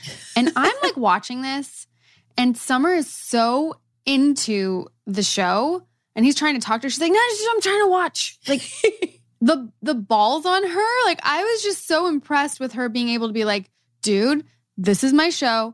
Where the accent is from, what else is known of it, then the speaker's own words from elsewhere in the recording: California, United States; I'm like, we're not from LA. We're from Orange County.